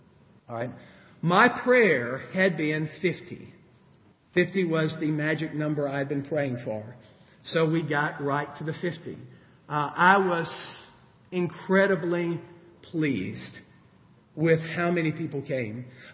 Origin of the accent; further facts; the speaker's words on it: Louisville, Kentucky, United States; So when we were there and they said, "Where are you from?" "We're from Louisville."